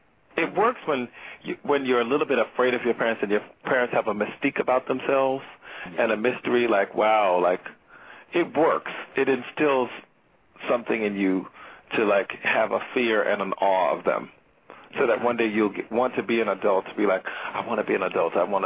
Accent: Teaneck, New Jersey, United States; also born or lived in Bronx, United States; I grew up in Teaneck, New Jersey. I was born in the Bronx, but raised in Teaneck, New Jersey

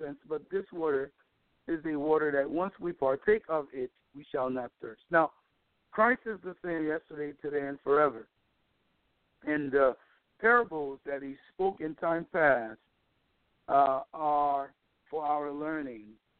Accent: Haiti; I'm from Haiti, and in our country, many times, you know, we have to go to a far place to get water

